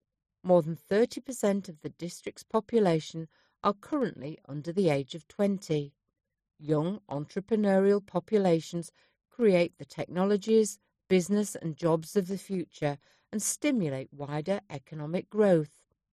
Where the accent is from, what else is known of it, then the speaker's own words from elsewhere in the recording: Bradford, Yorkshire and the Humber, United Kingdom; I was born and brought up in Bradford